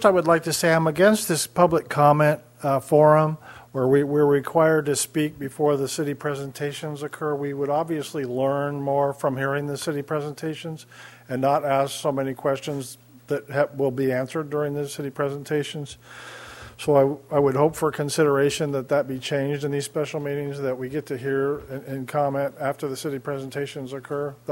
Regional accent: Morro Bay, California, United States; from Morro Bay.

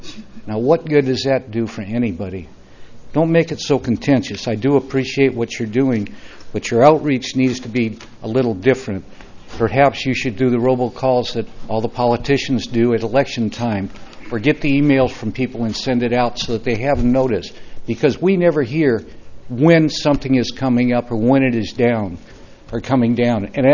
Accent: Templeton, California, United States; from Templeton.

